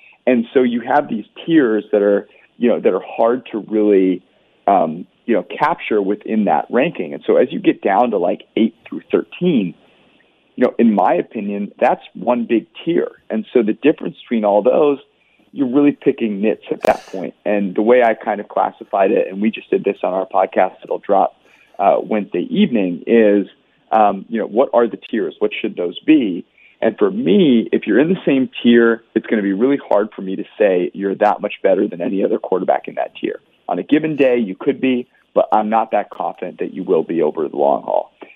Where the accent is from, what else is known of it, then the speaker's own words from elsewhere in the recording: Menlo Park, California, United States; also born or lived in Los Angeles; now in Cincinnati, United States; I was born and raised in Menlo Park, California, which is just a little south of Oakland and San Francisco. I then migrated to LA and lived here for a while.